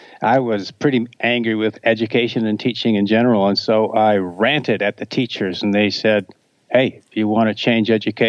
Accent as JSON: {"language": "English", "country": "Canada", "lives_now": "United States", "said": "I'm about 12 miles or 16 kilometers north of California. I'm a Canadian."}